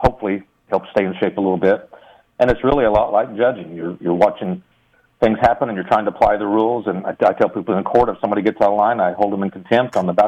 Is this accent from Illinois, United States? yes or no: yes; McLeansboro, Illinois, United States; For the most part, I grew up in McLeansboro on a small farm south of McLeansboro. We raised cattle and hogs and hay and corn and beans and wheat and just typical small farm, small tractors.